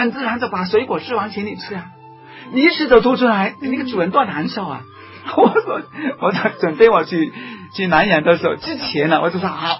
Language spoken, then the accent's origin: Chinese; Hong Kong; 是，人家我们香港人包出的榴莲是猫屎果啊